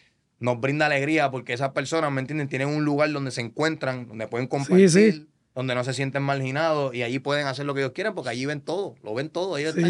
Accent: Cagua, Aragua, Venezuela; yo soy criollo de Cagua.

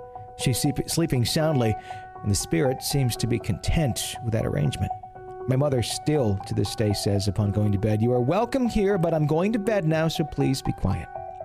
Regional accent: Missouri, United States; I grew up in Southwest Missouri in a small farming community.

